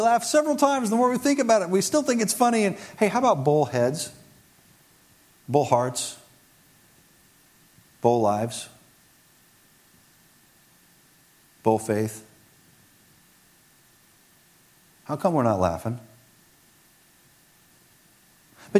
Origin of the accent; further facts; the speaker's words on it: Cincinnati, Ohio, United States; when I grew up in Cincinnati as a kid, she worked in the children's department of the church I attended, White Oak Christian Church in the northwestern side of Cincinnati.